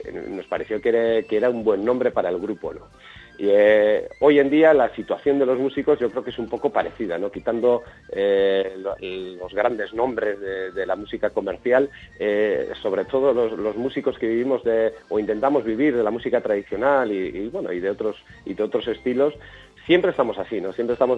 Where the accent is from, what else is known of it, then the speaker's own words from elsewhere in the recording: Maruri, Basque Country, Spain; Yo soy natural de Maruri. Maruri está como a unos 20 kilómetros de Bilbao. Es un pueblecito de 500 habitantes y está más o menos a 20 kilómetros de Bilbao.